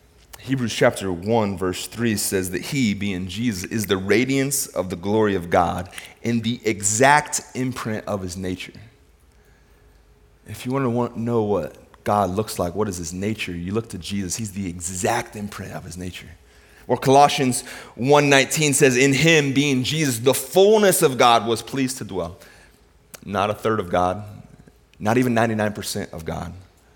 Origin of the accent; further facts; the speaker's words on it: Cleveland, Ohio, United States; As much as I like the Cavs, my hometown Cavs, I'm telling you, Michael Jordan's better than LeBron